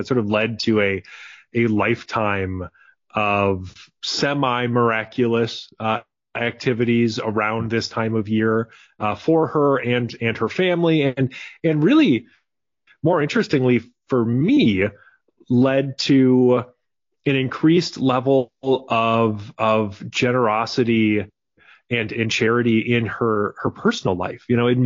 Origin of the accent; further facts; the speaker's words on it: Wisconsin, United States; maybe it's because I'm from Wisconsin